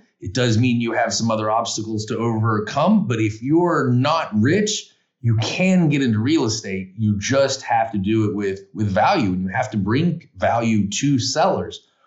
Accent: Macon, Georgia, United States; I'm from Macon, Georgia. And middle Georgia area has always been somewhat of a economically distressed area, not the most affluent area.

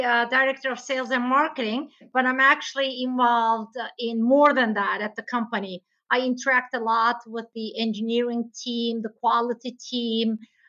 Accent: Istanbul, Turkey; English is a second language; moved away as an adult; also born or lived in United States; I was, you know, born and raised in Istanbul, Turkey. I finished high school here, but then I went to USA and I got my bachelor's degree and MBA, master's degree in America.

